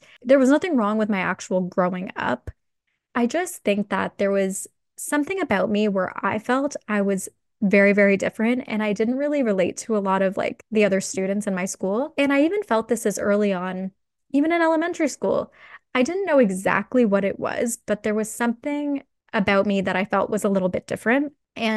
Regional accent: Whitby, Ontario, Canada; I grew up in Whitby, Ontario. And for those of you who don't know where Whitby is, it's a smaller town about like an hour outside of Toronto. It's a little bit more east.

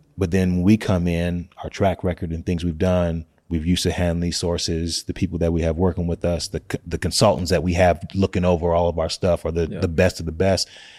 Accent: Minneapolis, Minnesota, United States; I'm from North Minneapolis, but mm-hmm. there's a North Minneapolis in every state.

